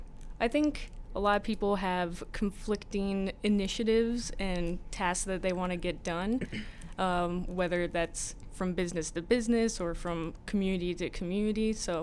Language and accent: English; New Mexico, United States; now in Bloomington, United States; So I'm from New Mexico originally, and I've been living in Illinois in Bloomington Normal for 2 years now while I've been at ISU.